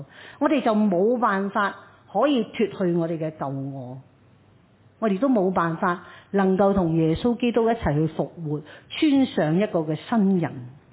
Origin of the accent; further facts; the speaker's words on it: China; 就好像我们中国人所说，你收下把口啦